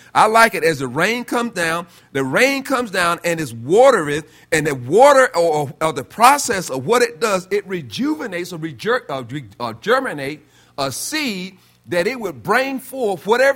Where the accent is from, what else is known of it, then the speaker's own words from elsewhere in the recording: North Carolina, United States; born there; I was born in North Carolina.